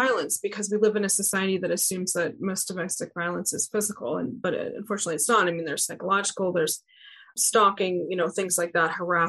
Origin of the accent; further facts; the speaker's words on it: Maine, United States; now in Louisiana, United States; I'm not from here. I'm from Maine.